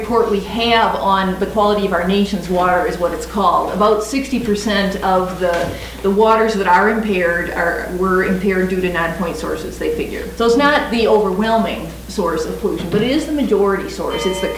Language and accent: English; Midwest, United States; I'm from the Midwest, where this is really on the top of a lot of people's agendas